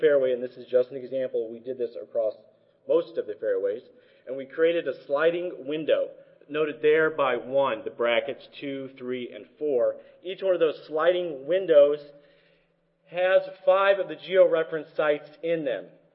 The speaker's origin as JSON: {"language": "English", "region": "Pacific Northwest", "country": "United States", "said": "I am the idiot from the Northwest that is wearing a sweater when it's 90 degrees out"}